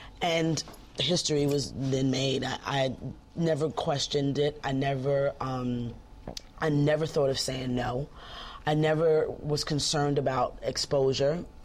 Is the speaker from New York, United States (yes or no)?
yes; New York, United States; I'm a New Yorker. And I'm going down as such, but I was moving, and I was moving to New Jersey